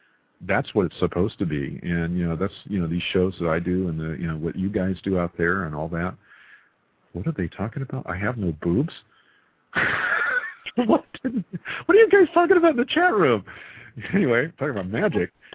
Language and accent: English; California, United States; I grew up in the Sierra Nevadas and running around all through the the mountains up there